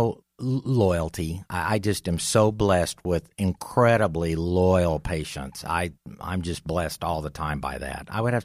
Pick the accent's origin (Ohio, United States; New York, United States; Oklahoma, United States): Oklahoma, United States; Pryor; I'm born and raised in Pryor, Oklahoma.